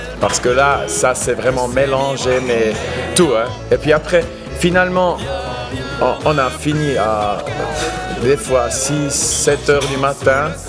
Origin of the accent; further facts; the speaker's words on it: Bern, Switzerland; accent: Bernese; French is a second language; moi je suis pas tout à fait bilingue, j'ai un accent mais vraiment bernois, puis je viens d'une région où on parle pas le français